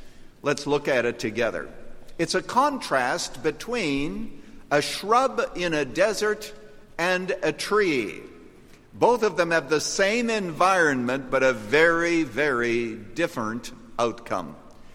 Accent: Canada; when I was growing up in Canada, it was kind of cold up there.

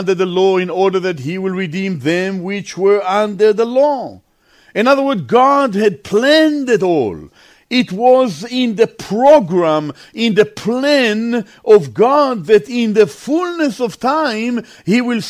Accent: Jerusalem, Jerusalem District, Israel; I was born and raised in Yerushalayim

